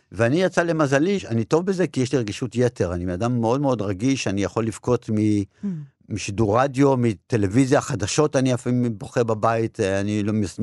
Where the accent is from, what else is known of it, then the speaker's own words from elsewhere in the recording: Jerusalem, Jerusalem District, Israel; גדלתי בירושלים, שירושלים הייתה בעיניי אז כמו מושב. היו שכונות של בתים